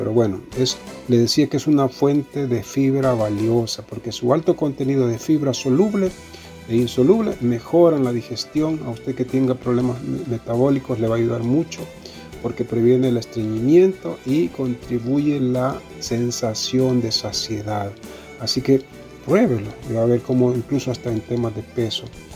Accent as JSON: {"language": "Spanish", "country": "El Salvador", "said": "eso es muy también de nuestra tradición como familias salvadoreñas, la consumimos."}